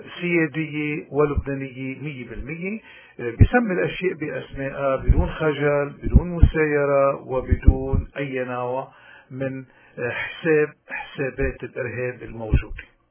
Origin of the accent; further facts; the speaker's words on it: Lebanon; بدنا شوي هيك نسأل حالنا كلبنانيين من دون ما نروح للإعلام